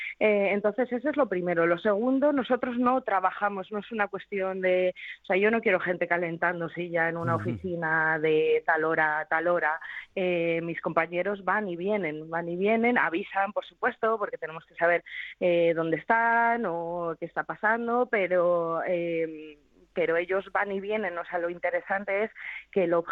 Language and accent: Spanish; Salamanca, Castile and León, Spain; muchos de nosotros somos de Salamanca, incluso cuando hayamos estado, bueno, pues trabajando fuera